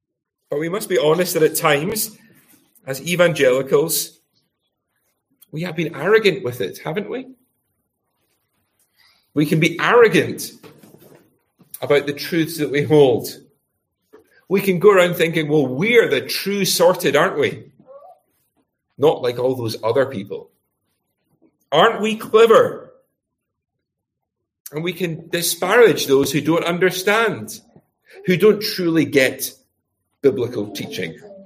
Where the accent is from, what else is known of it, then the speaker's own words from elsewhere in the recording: Glasgow, Scotland, United Kingdom; In the city that I grew up in Glasgow